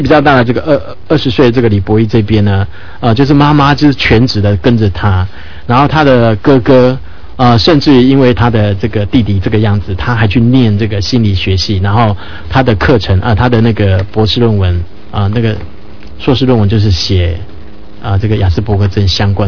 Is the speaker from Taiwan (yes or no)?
yes; Taiwan; 就是我们台湾这边有取样有三个人。